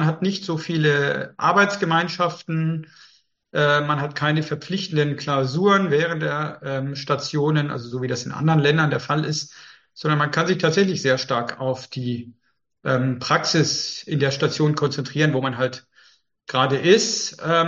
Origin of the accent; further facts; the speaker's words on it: Erlangen, Bavaria, Germany; Ich habe es tatsächlich auch in Erlangen angefangen, wo ich aufgewachsen bin, habe auch bei meinen Eltern noch gewohnt, weiterhin.